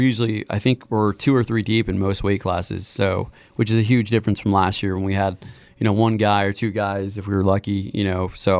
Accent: Wauseon, Ohio, United States; Wauseon, not too far from here at all.

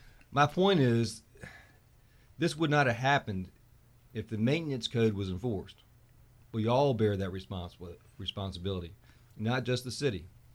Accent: Fredericksburg, Virginia, United States; I've lived in Fredericksburg my entire life. I grew up in Lower Caroline Street. I live on the same block I grew up on. I went to school here.

